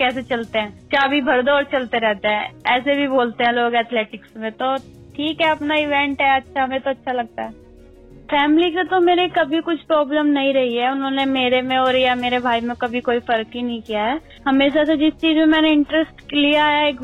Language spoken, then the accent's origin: Hindi; Meerut, Uttar Pradesh, India; now in Bangalore, India; 20 kilometre race walker मैं मेरठ से हूँ उत्तर प्रदेश और मेरी एज 24 इयर्स है मैं अभी बैंगलोर रहकर प्रैक्टिस करती हूँ